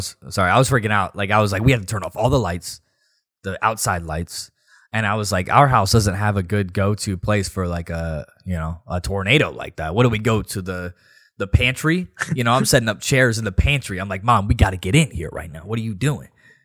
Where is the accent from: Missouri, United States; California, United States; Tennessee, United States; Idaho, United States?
Tennessee, United States; Nashville; We're from Nashville. We've seen it all. We've seen the cranes. We're Crane City now.